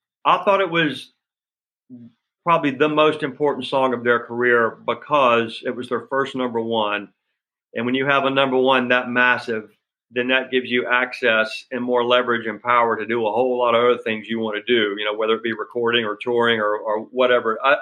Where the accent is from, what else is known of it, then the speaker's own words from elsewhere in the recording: Alabama, United States; I'm from Alabama, and so that was a real point of pride